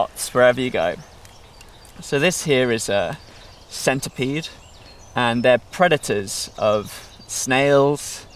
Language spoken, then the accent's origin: English; South East England, United Kingdom; I grew up in Oxfordshire, which is quite a green place to go up.